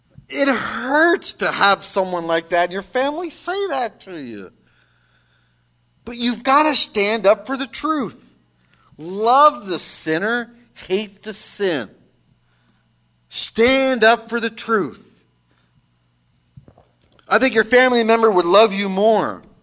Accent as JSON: {"language": "English", "region": "New Jersey", "country": "United States", "said": "See, I'm from Jersey, and I even got that one. Business."}